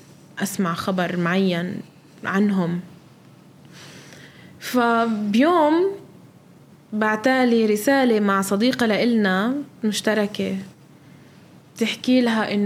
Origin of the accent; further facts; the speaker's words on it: Gaza Strip, Palestine; ما بعرف إذا عن جد رح أقدر إني أرجع على غزة